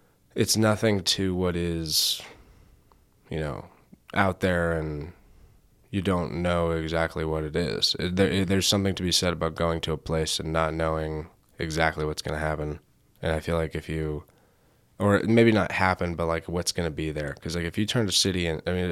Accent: California, United States; I grew up in California. It's $4.50 when I got my driver's license.

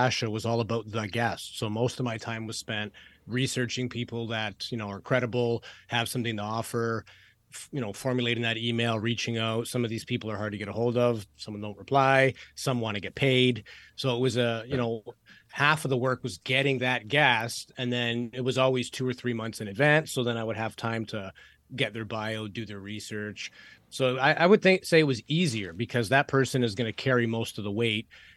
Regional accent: Canada; I'm Canadian. He's American.

